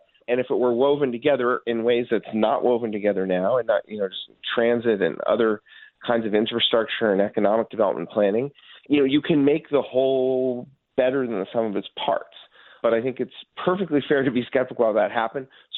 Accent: Los Angeles, California, United States; I mean, I look at a map, and I'm from Los Angeles.

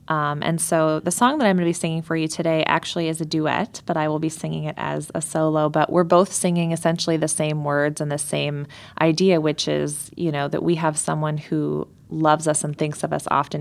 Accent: Cedar Rapids, Iowa, United States; I am originally from Cedar Rapids. I went to high school in Mount Vernon and did a lot of singing in high school.

